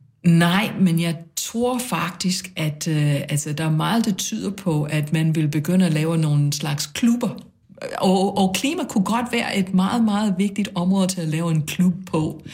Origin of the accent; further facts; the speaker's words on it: United States; Danish is a second language; selvom jeg er amerikaner og fødsel i hvert fald